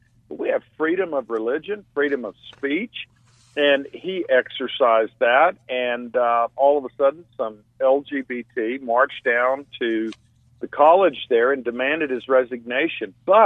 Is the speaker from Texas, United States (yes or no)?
yes; Texas, United States; I grew up in West Texas